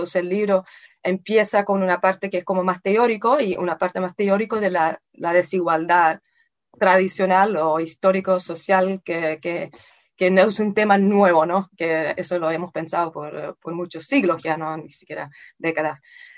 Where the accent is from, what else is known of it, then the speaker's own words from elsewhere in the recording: Netherlands; Spanish is a second language; yo soy holandesa, además, entonces en el campo más personal, yo no había visto a mi familia por 1 año y medio